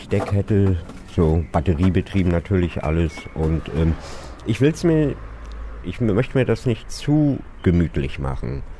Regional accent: Rostock, Mecklenburg-Vorpommern, Germany; born there; Und ich bin von der Ostsee, ich bin in Rostock geboren, natürlich vermisst man das.

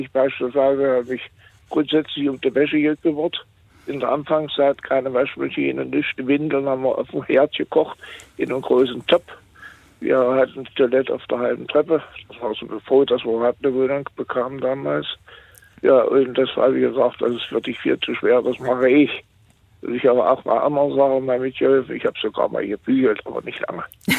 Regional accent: East Germany, Germany; Und habe mir dann vorgestellt, wie es bei uns in Ostdeutschland, damals DDR war

